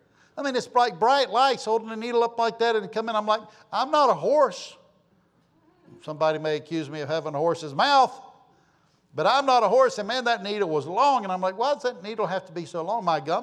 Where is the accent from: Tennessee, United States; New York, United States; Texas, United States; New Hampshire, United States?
Texas, United States; You know, we're from Texas, right?